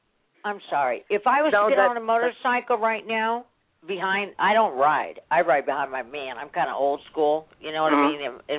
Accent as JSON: {"language": "English", "region": "California", "country": "United States", "said": "I'm from California. I'm a baby boomer."}